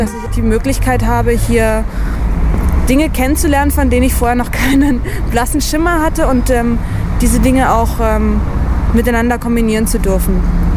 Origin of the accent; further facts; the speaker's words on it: Berlin, Germany; ich bin 24 Jahre alt und ich komme aus Berlin.